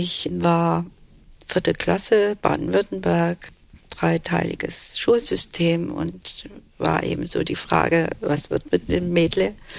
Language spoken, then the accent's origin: German; Turkey; ich wusste, ich bin Türkin, aber in diesem kleinen Dorf, wo wir waren, da gab es eben diese drei türkischen Familien